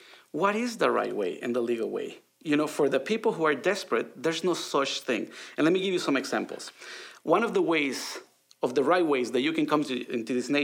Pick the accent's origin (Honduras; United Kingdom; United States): Honduras; I'll give you an example. I'm from Honduras.